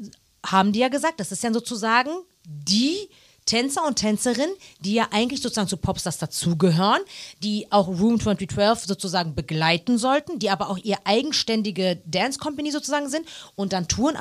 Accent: Berlin, Germany; ich komme aus Berlin

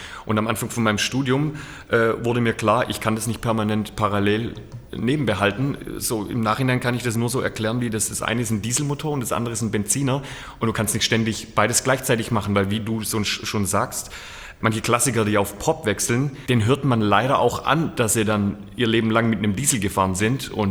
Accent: Heilbronn, Baden-Württemberg, Germany; Also ich komme direkt aus der Region Heilbronn.

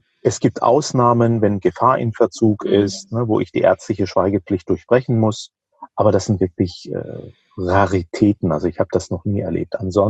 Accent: Rhineland-Palatinate, Germany; In der Pfalz, wo ich herkomme, ist selten was anderes

